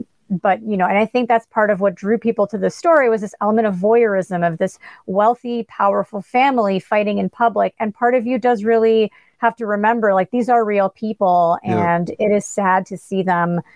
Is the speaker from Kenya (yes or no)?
no; Canada; as a Canadian